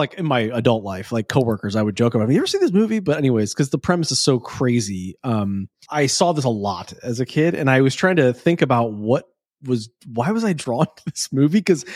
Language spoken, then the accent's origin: English; St. Louis, Missouri, United States; I grew up in Missouri around this time. So rural.